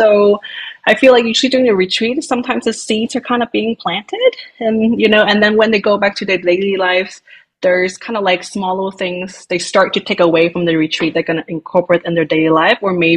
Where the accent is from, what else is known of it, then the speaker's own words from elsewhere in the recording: Hong Kong; city people like me, because I come from Hong Kong